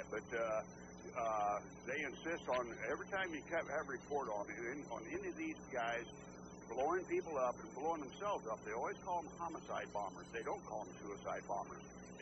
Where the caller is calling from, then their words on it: Bland, Virginia, United States; Good morning. … from Bland.